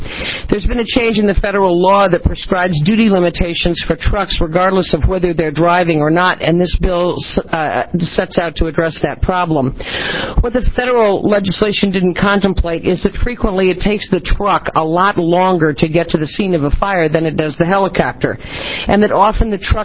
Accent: Oregon, United States; in fact, I grew up over in Central Oregon

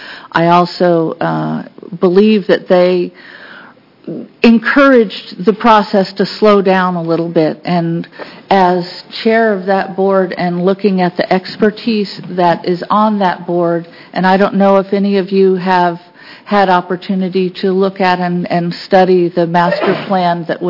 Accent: Oregon, United States; I am from Southern Oregon.

